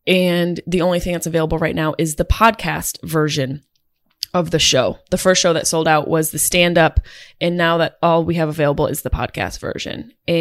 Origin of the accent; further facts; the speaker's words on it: New York, United States; It'll be my first show in my hometown without either of my parents there.